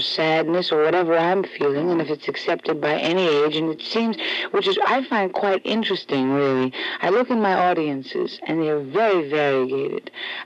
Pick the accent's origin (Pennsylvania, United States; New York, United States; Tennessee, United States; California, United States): New York, United States; Brooklyn; No, I'm from Brooklyn.